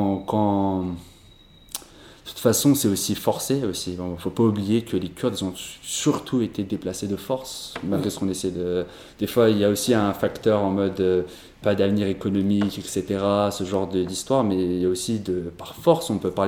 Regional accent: Paris, Île-de-France, France; born there; Je suis né en France, je suis né à Paris, donc t'es français, religion, si on te demande, t'es rien, ne dis rien. Ouais. Parce qu'en plus d'être kurde, je suis aussi à Lévis.

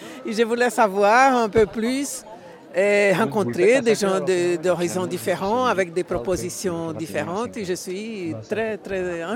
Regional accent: Brazil; now in Brussels, Belgium; Je suis brésilienne et j'habite à Bruxelles.

